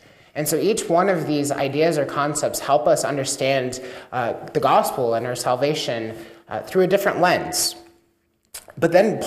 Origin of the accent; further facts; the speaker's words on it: York, Nebraska, United States; I grew up in York, Nebraska, went to high school in Henderson.